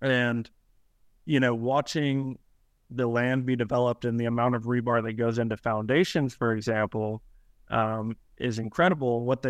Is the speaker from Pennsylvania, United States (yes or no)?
no; Texas, United States; I grew up in Texas.